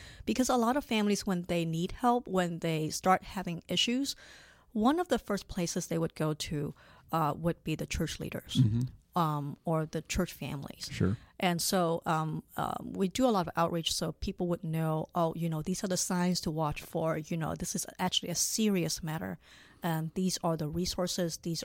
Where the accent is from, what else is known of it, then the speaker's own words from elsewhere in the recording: Hong Kong; also born or lived in Wisconsin; now in Sacramento, United States; I grew up in Hong Kong. I was born and raised in Hong Kong.